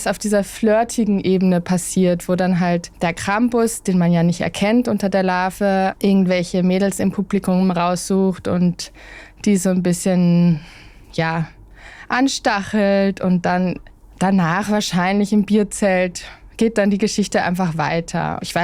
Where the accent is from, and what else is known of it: Germany